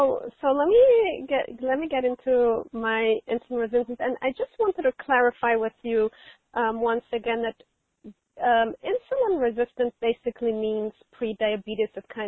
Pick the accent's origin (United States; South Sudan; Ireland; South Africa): South Africa; born there; I'm 42 years old. I was born in South Africa